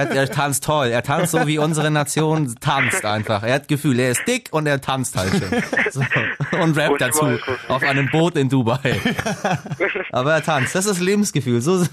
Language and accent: German; Iran; Wir kommen aus dem gleichen Land, wusstest du das? Oder du zum Teil und ich komplett.